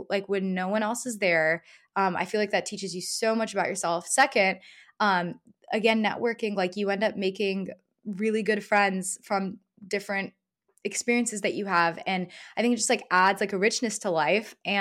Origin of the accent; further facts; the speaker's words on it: Dallas, Texas, United States; Like, so I grew up in Dallas, Texas. My family originally was from Eastern Europe in Bulgaria.